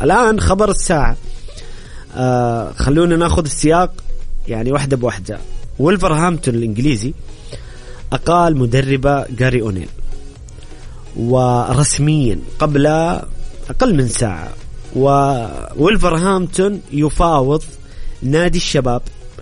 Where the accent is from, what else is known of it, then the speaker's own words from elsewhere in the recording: Saudi Arabia; أعتقد أن المعتركات الرياضية القادمة علينا كسعوديين كبيرة جدا